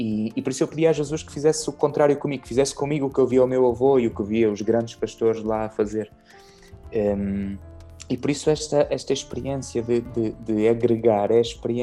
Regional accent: Centro, Portugal; Eu sou da Serra da Estrela, portanto adoro a mata, adoro a serra, é o meu habitat, sem dúvida, né? Eu nasci e cresci dentro do Parque Natural da Serra da Estrela

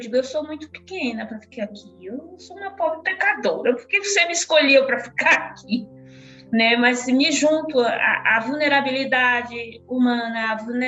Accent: São Luís, Maranhão, Brazil; eu nasci numa ilha, em São Luís do Maranhão. Cresci na ilha, aprendi a nadar no seio da minha mãe

